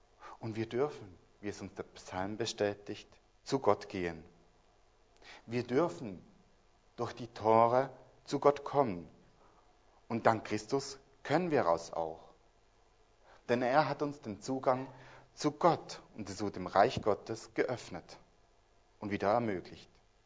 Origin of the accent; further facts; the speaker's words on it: Switzerland; now in Germany; ich bin auch Schweizer, obwohl ich in Deutschland lebe.